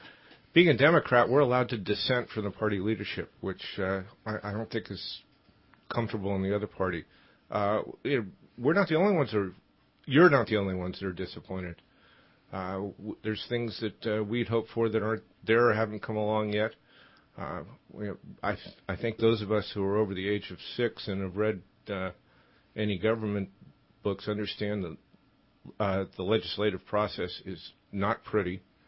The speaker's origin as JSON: {"language": "English", "town": "San Francisco", "region": "California", "country": "United States", "said": "and I come from San Francisco where strange and bizarre was first defined as far as politics go."}